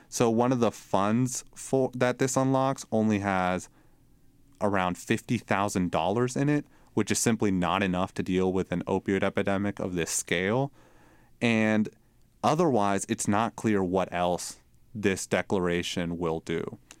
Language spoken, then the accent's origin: English; Ohio, United States; Yeah, so I'm from Ohio, which is now the state with the second highest drug overdose death rate in the country.